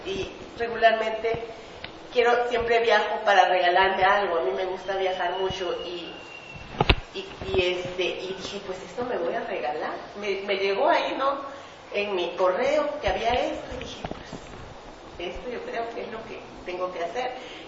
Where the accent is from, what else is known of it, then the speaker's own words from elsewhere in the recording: Veracruz, Mexico; Yo soy de Veracruz y tengo más de 30 años viviendo allá.